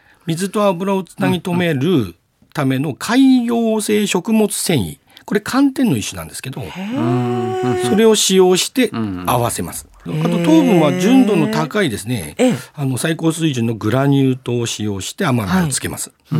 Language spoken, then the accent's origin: Japanese; Hirosaki, Aomori, Japan; 弘前でございます。